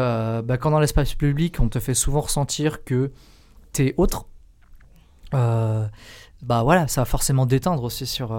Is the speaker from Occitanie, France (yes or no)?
yes; Perpignan, Occitanie, France; Alors moi, je ne suis pas de Grenoble à la base. Moi, je viens du sud de Perpignan. Donc vraiment Pyrénées-Orientales.